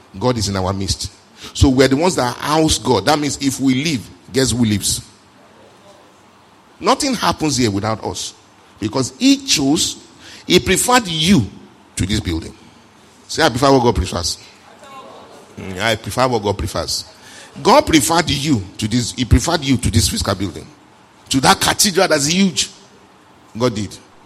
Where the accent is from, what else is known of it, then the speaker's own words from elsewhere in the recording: Nigeria; I'm a Catholic, but I'm not a Roman Catholic. I'm a Nigerian Catholic.